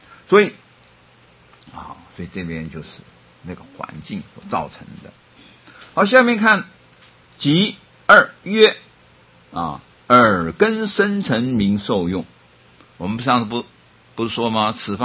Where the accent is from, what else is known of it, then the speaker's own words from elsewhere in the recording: Taiwan; 那个时候我们台湾人当能够当日本人的少尉，那是很不容易的